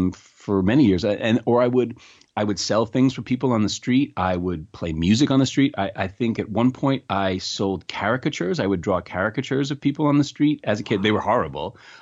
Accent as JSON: {"language": "English", "town": "New York City", "region": "New York", "country": "United States", "tie": "born or raised there", "said": "And I grew up in New York City."}